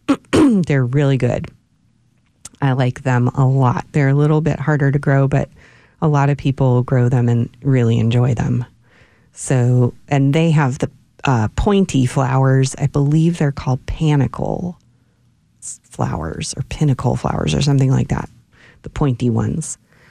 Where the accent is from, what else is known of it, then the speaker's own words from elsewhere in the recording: Cleveland, Ohio, United States; where I grew up in Cleveland, people have these hydrangeas in the landscapes everywhere.